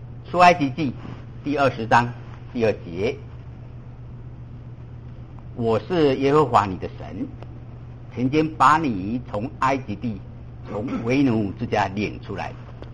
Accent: Taiwan; now in United States; 比如说我们到美国来，我是从台湾来，那在台湾以前呢、不太重视礼节啊

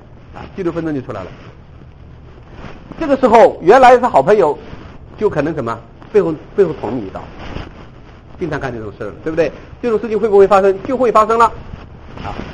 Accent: China; 我跟大家讲一个中国人的一个普遍的一个现象，你们看看是不是同意？你如果同意这个现象，我可以告诉你，只要是人，只要是中国人，我们也会在

